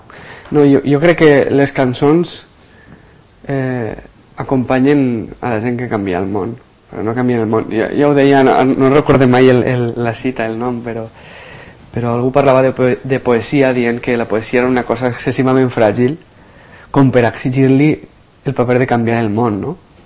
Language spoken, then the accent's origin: Catalan; Xàtiva, Valencian Community, Spain; vinc de Xàtiva, que és una ciutat que va ser cremada per Felip V